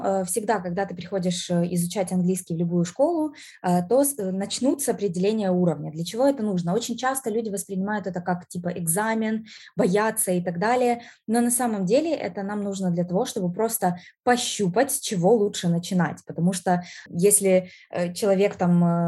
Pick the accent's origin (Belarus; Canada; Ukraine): Ukraine; also born or lived in United States; И когда мы вернулись обратно в Украину